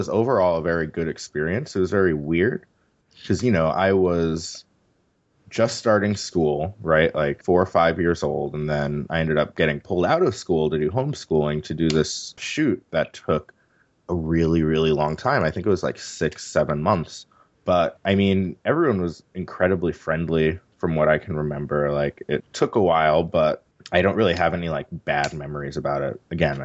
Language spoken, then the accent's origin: English; New York City, New York, United States; And that's in Pittsburgh, where I was born and raised in New York City.